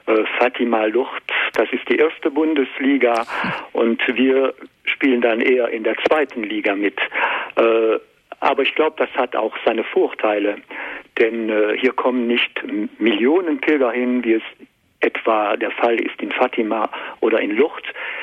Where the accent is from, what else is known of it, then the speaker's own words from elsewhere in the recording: Wirtsfeld, Wallonia, Belgium; dass unser kleines Dorf Wirtsfeld in der Belgischen Eifel eigentlich kein Dorf ist